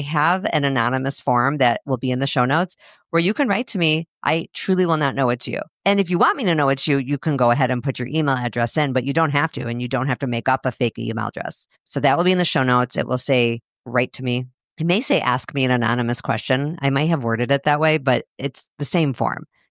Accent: Chicago, Illinois, United States; now in Minneapolis, United States; I live in Minneapolis, just in case this is your first episode. I grew up in Chicago. I live in Minneapolis, but my mom still lives in Chicago.

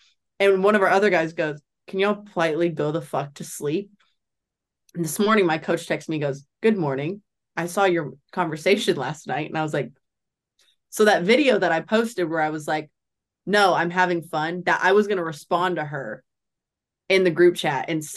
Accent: Nashville, Tennessee, United States; Yeah. Okay. Born in Midtown.

